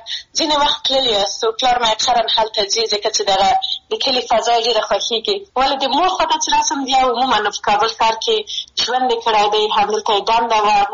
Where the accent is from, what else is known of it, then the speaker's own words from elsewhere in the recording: Maidan Wardak, Afghanistan; زه د میدان وردګ ولایت څخه یم